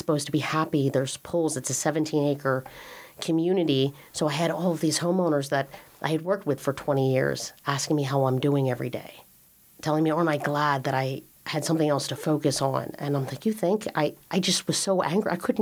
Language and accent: English; New Jersey, United States; I'm from New Jersey. They call it Jersey Strong or a tough Jersey girl